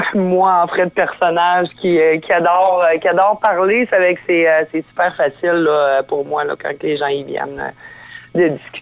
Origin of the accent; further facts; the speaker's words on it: Baie-Comeau, Quebec, Canada; born there; Mais c'est sûr que Bécomo, c'est un incontournable. C'est ma ville natale.